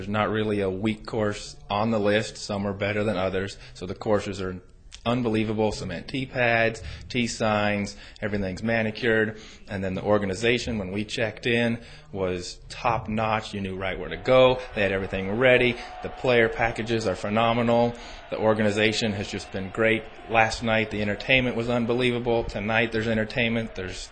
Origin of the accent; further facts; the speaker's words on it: Bowling Green, Kentucky, United States; I am from Bowling Green, Kentucky.